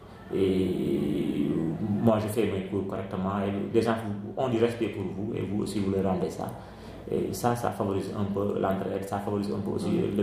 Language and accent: French; Thiès, Senegal; si je dois quitter Yassan, peut-être c'est pour aller chez moi à Thiès